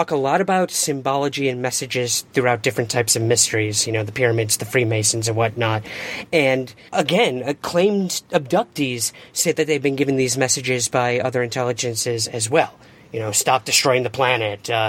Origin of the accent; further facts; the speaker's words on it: Syracuse, New York, United States; I actually went to see … one summer in my hometown of Syracuse, New York.